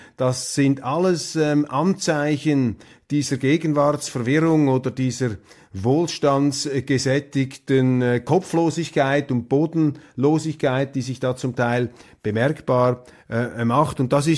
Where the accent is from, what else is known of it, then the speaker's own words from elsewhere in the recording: Switzerland; Und als Schweizer hat man da gelegentlich gut reden, hinter den sieben Bergen. Wir haben da die relative Beschaulichkeit unserer Alpenanarchie.